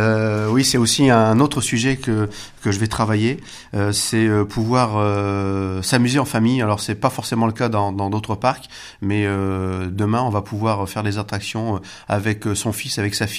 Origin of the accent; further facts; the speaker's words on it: Hénin-Beaumont, Hauts-de-France, France; Je suis né à Hénin-Beaumont et j'y ai passé une grande partie de mon enfance avec la famille du côté de ma mère qui sont tous des vrais ch'tis, puisque même mineurs de fond, mon oncle, mon grand-père sont des mineurs de fond, donc je connais bien le secteur et j'y suis très attaché.